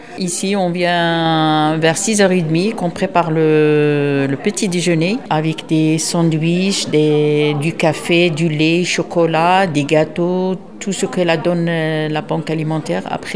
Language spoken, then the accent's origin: French; Algeria; Oui. Moi, je suis algérienne.